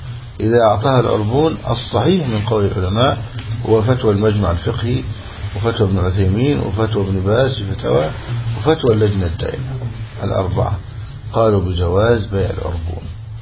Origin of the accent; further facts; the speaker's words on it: Egypt; هذا يفعل في أجهزة العروس عندنا في مصر